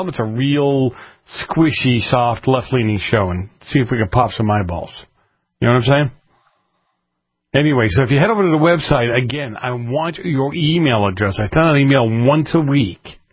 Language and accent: English; East Coast, United States; now in California, United States; Especially here in California. I grew up on the East Coast.